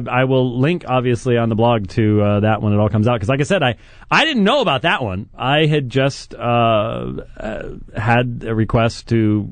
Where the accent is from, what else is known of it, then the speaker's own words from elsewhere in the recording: Scotland, United Kingdom; I'm Scottish. What do you want? We have bagpipes